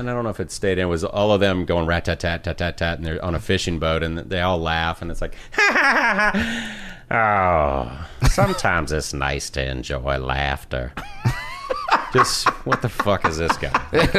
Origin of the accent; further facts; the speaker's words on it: Maryland, United States; Outside of College Park, Maryland.